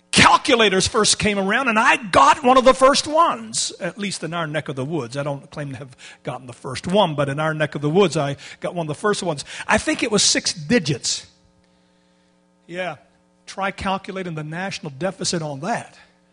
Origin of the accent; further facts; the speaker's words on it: Canada; accent: Canadian; And it could be just my Canadian accent.